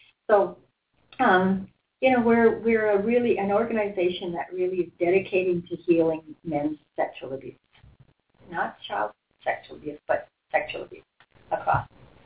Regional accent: Canada; Well, I'm the Canadian on that team.

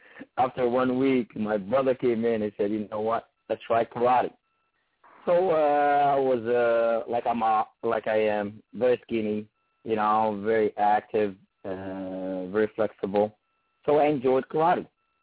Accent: Mohammedia, Casablanca-Settat, Morocco; English is a second language; I was back then around 5 years old, you know, back home in Morocco. I'm originated from Morocco, Mohammedia city.

